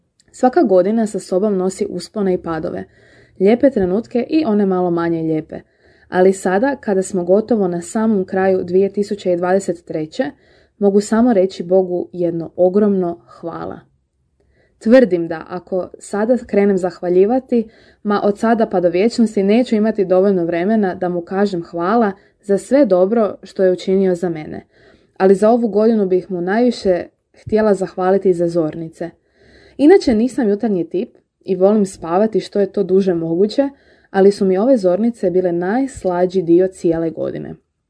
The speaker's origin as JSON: {"language": "Croatian", "town": "Varaždin", "region": "Varaždin County", "country": "Croatia", "said": "dolazim iz Varaždina i studentica sam na Učiteljskom fakultetu u Zagrebu"}